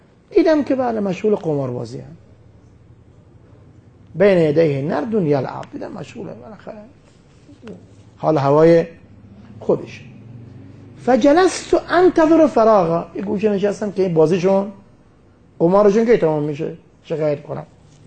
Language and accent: Persian; Qom, Iran; now in Najaf, Iraq; قلتو انا قمی، من از قم هستم، مجاورم بالکوفه فی مسجد امیر مومنین، من اهل قم هستم، بالاخره هجرت کردم آمدم نجف، در کنار مسجد کوفه اونجا هستم.